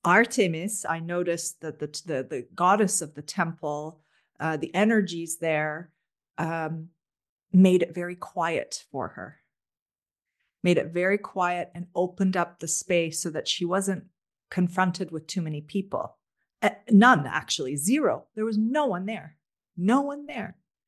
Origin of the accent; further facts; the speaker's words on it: Toronto, Ontario, Canada; I grew up in Toronto, born and raised in Toronto. Went to school at Waterloo, just outside of Toronto. Anyway, North American, basically, grew up as a North American.